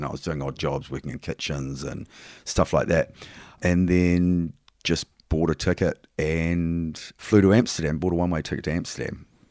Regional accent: Christchurch, Canterbury, New Zealand; born or raised there; also born or lived in London

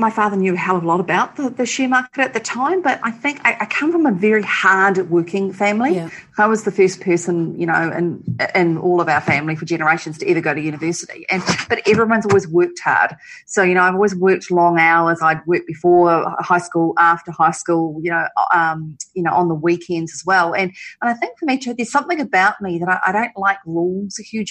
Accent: Palmerston North, Manawatū-Whanganui, New Zealand; Well, I'm from Palmerston North, and I grew up there and went to uni there.

